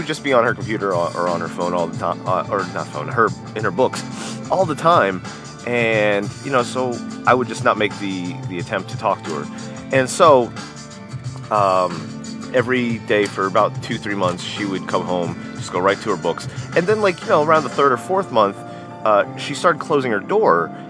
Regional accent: United States; I don't care. I'm American.

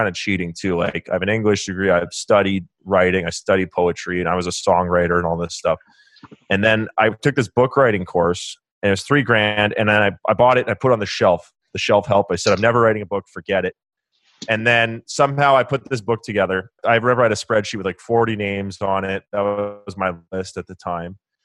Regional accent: Canada; Yeah, I got the Swedish passport and Canadian passport. So from Canada, but my dad's Swedish.

